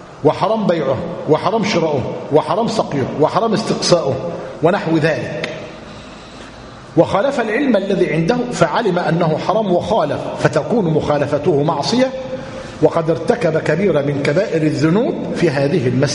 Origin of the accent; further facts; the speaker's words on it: Egypt; تعال بقى انظر إلى بلادنا مصر